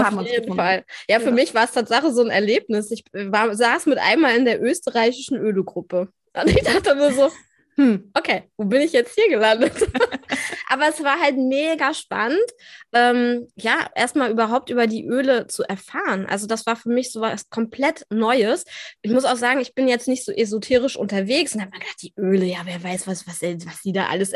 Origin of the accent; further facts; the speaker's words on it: Berlin, Germany; Ich komme aus Berlin